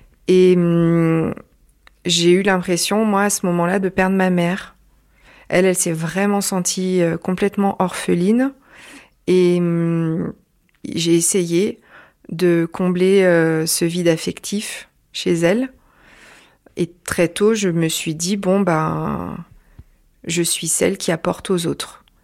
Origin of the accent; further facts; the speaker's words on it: Auvergne-Rhône-Alpes, France; J'ai vécu mon enfance dans la Loire, dans une famille d'un milieu social plutôt classe moyenne